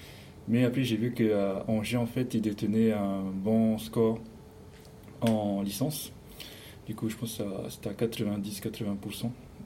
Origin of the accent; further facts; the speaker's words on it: Windward Islands, French Polynesia; Alors, moi, je suis originaire de Tahiti, l'île principale. Mes parents sont originaires des îles. Donc, la famille de ma mère est originaire de Raiatea. Et mon père de Huahine.